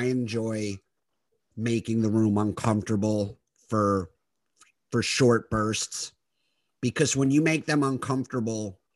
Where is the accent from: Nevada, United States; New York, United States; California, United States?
New York, United States; You know, I grew up in the New York area, and yeah.